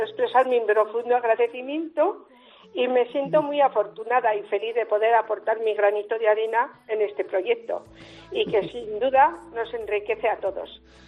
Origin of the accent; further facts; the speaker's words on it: Caparroso, Navarre, Spain; now in Pamplona, Spain; yo soy de Caparroso, uh-huh. y entonces aquí en Pamplona llevo 50 años.